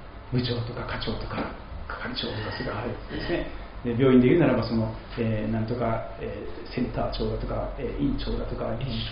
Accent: Kochi, Japan; moved away as an adult; also born or lived in Toyohashi; 私は四国の高知県で生まれ育ちましたが、20歳過ぎからですね、10年ほど前までですね、愛知県にいましたね。で、愛知県の豊橋というところにいたんですが

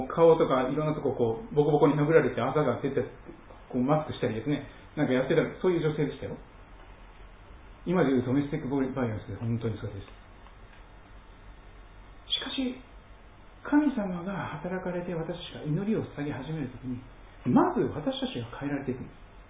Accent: Kansai, Japan; あの関西の出身ですからね

